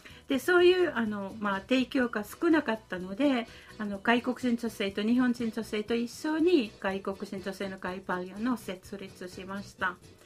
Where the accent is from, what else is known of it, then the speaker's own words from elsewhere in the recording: Finland; Japanese is a second language; now in Japan; で私フィンランド出身なんですから、うちの活動とかいろんなガイドブックの名前にフィンランド語がいっぱいたくさんついてるんですね。